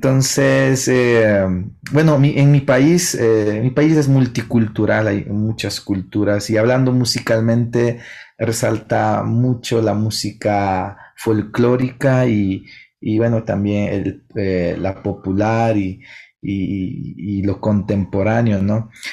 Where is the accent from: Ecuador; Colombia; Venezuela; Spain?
Ecuador; now in Mexico; soy ecuatoriano. He venido acá a México ya antes de estudiar, como mis padres tienen su trabajo acá.